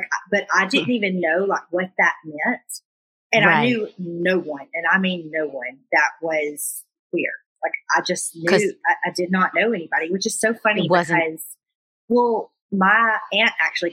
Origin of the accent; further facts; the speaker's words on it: Alabama, United States; Oh, I grew up in Alabama.